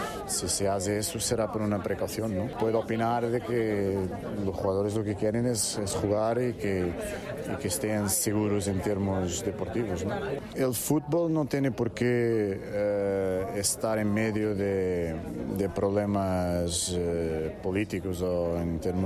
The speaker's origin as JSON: {"language": "Spanish", "country": "Portugal", "second_language": "Spanish", "said": "Soy portugués, así que por eso tengo suerte en este momento"}